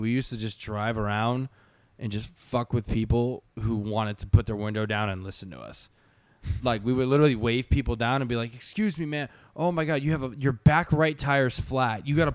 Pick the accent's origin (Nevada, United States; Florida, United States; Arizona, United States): Florida, United States; Boca Raton; I grew up in Boca.